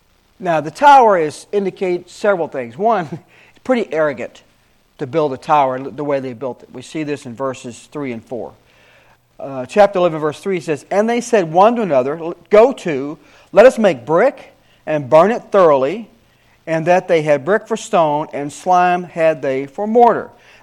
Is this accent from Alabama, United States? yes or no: yes; Alabama, United States; Because I'm from Alabama. Alabamians don't speak foreign English as a foreign language to us.